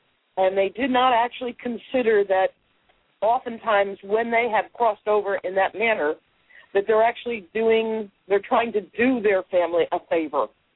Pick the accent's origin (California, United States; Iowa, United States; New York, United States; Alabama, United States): California, United States; San Diego; And I am from San Diego.